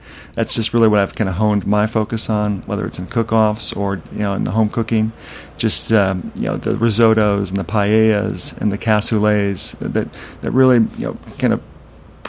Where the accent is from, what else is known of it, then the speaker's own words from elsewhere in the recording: Midwest, United States; also born or lived in South / Europe; now in New York, United States; I'm a mishmash. I grew up in the Midwest and lived in the South, lived in Europe and now New York, so I guess I can turn on and off.